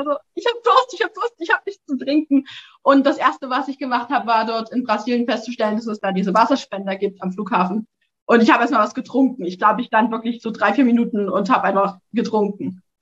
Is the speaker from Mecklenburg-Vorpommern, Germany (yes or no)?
no; Saxony, Germany; Ich komme aus dem Erzgebirge